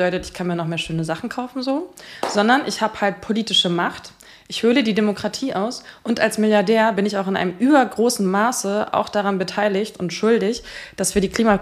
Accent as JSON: {"language": "German", "country": "Poland", "said": "ich bin Pole"}